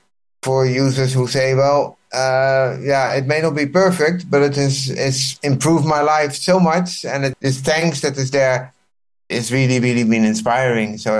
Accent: Netherlands; moved away as an adult; now in India; I'm originally from the Netherlands. I studied there, did a technical study in Delft University, and then I moved around the world implementing IT systems in different places around the world.

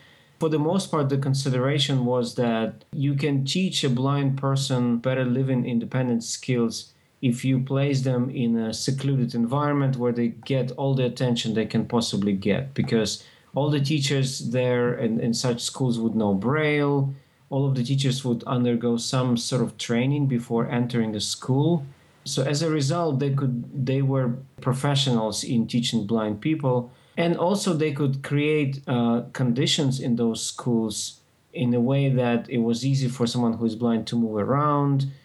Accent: Ukraine; I grew up in Ukraine, which is a neighboring country of Poland, interestingly enough.

